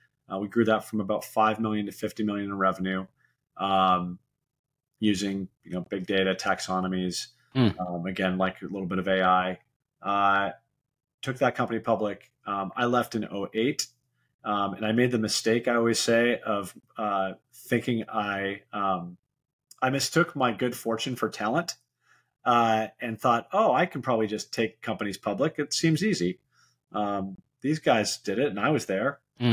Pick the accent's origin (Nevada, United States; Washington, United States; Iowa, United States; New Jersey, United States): Washington, United States; Seattle; I'm born and raised in Seattle.